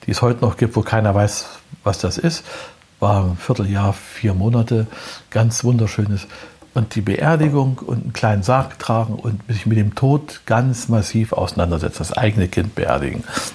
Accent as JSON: {"language": "German", "town": "Prora", "region": "Mecklenburg-Vorpommern", "country": "Germany", "tie": "born there", "said": "In Prora bin ich geboren. Dann ist mein Vater ja Offizier in der NVA gewesen und die mussten immer umziehen. Dann bin ich ständig in neue Klassen gekommen, in Warnemünde-Hodine zur Schule gegangen."}